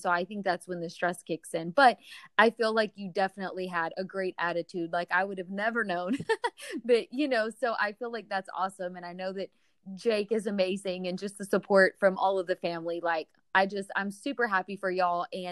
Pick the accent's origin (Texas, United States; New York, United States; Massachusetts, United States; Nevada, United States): Texas, United States; But then also, okay, y'all, we're from Texas. Remember, it gets so hot.